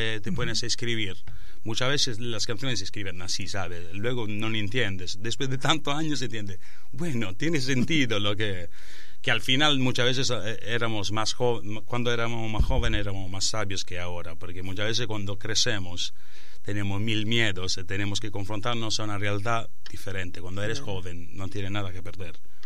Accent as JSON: {"language": "Spanish", "region": "Sardinia", "country": "Italy", "second_language": "Spanish", "moved": "as an adult", "lives_now": "Barcelona, Spain", "said": "porque yo soy sardo de Sardegna, vivir en Sardegna, pero luego yo he ido a Barcelona"}